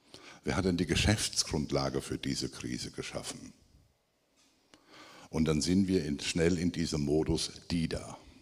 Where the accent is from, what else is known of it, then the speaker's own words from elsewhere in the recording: North Rhine-Westphalia, Germany; bin in einem gläubigen Elternhaus groß geworden, bin der jüngste von 5 Kindern. Wie man bei uns im Siegerland sagte, ich habe den Herrn Jesus mit der Muttermilch eingesogen.